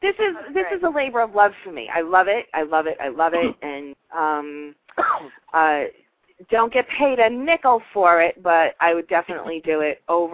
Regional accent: Yonkers, New York, United States; now in Florida, United States; I've been in Florida for a while now, and I'm originally from New York. I'm from Yonkers, and my sister lives up there

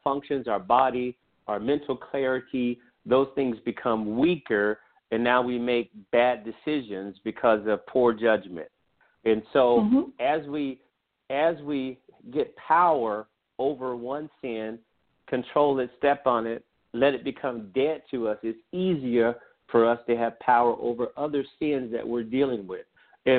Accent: the South, United States; You know, I'm from the South in the Bible Belt.

